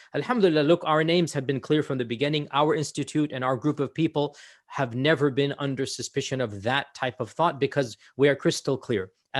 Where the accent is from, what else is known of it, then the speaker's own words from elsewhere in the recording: United States; Look, I am an American born and raised here, and I have no other place to go.